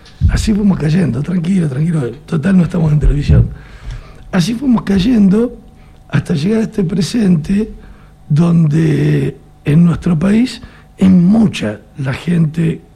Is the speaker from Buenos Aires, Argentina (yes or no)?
yes; Buenos Aires, Argentina; yo me crié en Buenos Aires, en el conurbano.